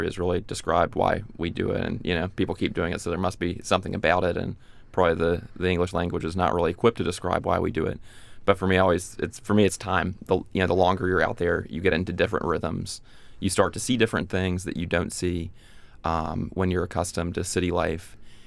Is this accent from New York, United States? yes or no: no; Virginia, United States; I grew up in Virginia, and a lot of good paddling in Virginia.